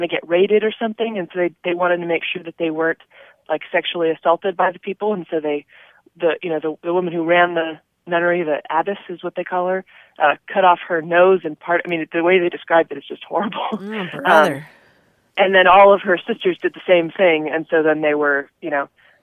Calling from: San Diego, California, United States; I'm calling from San Diego.

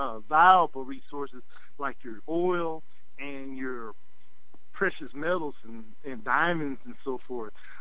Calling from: Lubbock, Texas, United States; from Lubbock, Texas.

